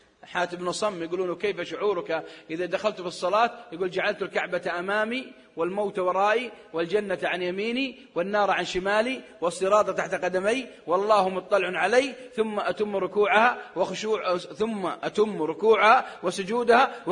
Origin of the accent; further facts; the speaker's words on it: Al Hawiyah, Makkah Province, Saudi Arabia; صليت بمسجد في منطقة عندنا في السعودية منطقة الحوية تعرفونها منطقة باردة أيام الشتاء درجة حرارة فيها يمكن 3-4